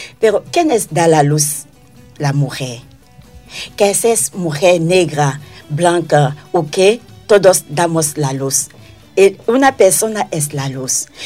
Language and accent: Spanish; Côte d’Ivoire; Es una persona negra, es una persona de mi tierra, porque África es mi tierra. No solo Costa de Marfil, sino toda África.